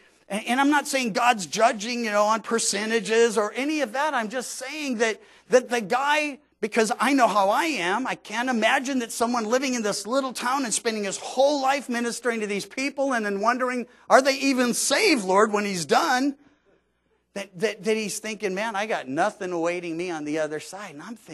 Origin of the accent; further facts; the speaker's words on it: the South, United States; because I grew up in the South, everybody had a Bible, but I didn't really read it.